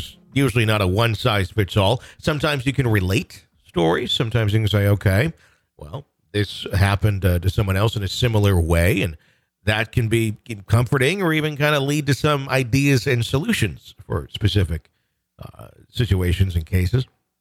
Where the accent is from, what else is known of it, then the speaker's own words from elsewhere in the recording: Southend-on-Sea, East of England, United Kingdom; I grew up in the South End, on sea in England, on average, down an hour east of London.